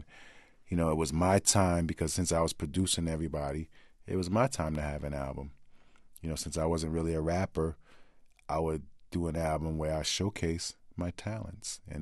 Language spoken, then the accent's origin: English; Queensbridge, New York, United States; And, you know, it made a difference for me because, all right, I'm from Queensbridge. It was a rough ride